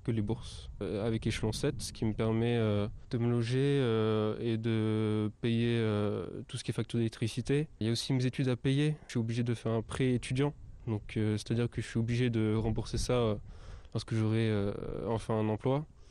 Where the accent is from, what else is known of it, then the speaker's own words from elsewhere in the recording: Brest, Brittany, France; je suis étudiant, j'habite loin, je suis de Brest, moi